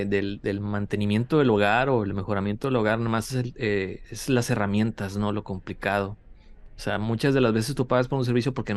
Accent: Monterrey, Nuevo León, Mexico; sí soy regio

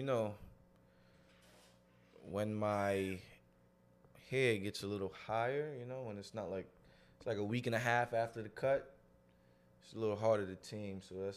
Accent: New York City, New York, United States; I'm from East New York.

